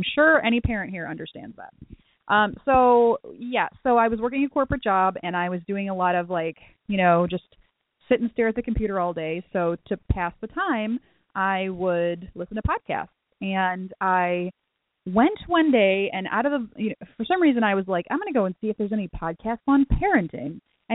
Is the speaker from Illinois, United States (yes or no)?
yes; Illinois, United States; because I actually got accepted to a school in Davenport, Iowa, and I'm from Illinois.